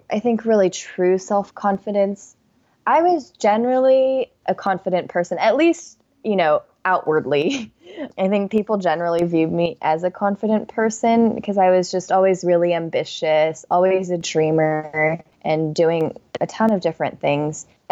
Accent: Torrance, California, United States; I was born and raised in Torrance. It's a suburb of Los Angeles, and my family is generally from Taiwan and China.

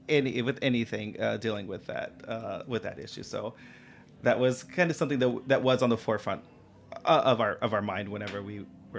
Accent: India; now in United States; I'm a woman. I'm from India. Like, I'm here in the South and I've had no problems.

